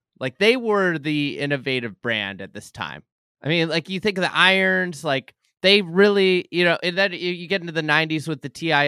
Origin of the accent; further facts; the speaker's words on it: Lake Bluff, Illinois, United States; And I grew up in Lake Bluff, Illinois, north of Chicago